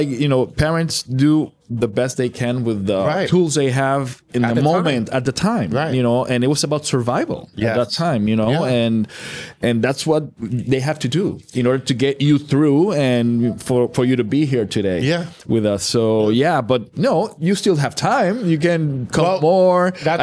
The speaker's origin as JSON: {"language": "English", "country": "Puerto Rico", "first_language": "Spanish", "second_language": "English", "said": "my first language is Spanish. And, you know, being there, I had to polish my English and learn and practice and blah, blah."}